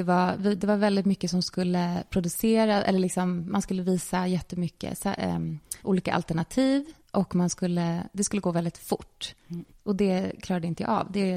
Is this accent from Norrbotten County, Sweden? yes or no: no; Lidingö, Stockholm County, Sweden; Jag är uppväxt på Lidingö.